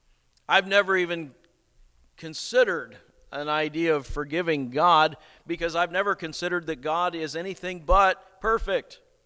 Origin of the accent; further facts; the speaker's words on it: Akron, Ohio, United States; There's one site from Case Western Reserve University, not far from where I grew up in Akron, Ohio.